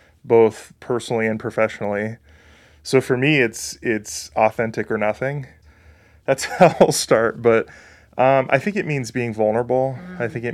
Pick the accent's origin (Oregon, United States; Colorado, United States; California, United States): California, United States; Santa Clarita; So I am from Santa Clarita Valley, which is famous for Magic Mountain.